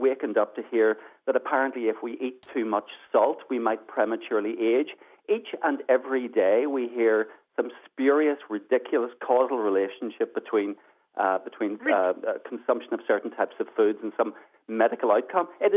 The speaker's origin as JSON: {"language": "English", "town": "Lisburn", "region": "Northern Ireland", "country": "United Kingdom", "tie": "born or raised there", "said": "But if this legislation, for example, were to pass in Lisburn, my hometown, most of the still open premises in Lisburn city centre would have to close."}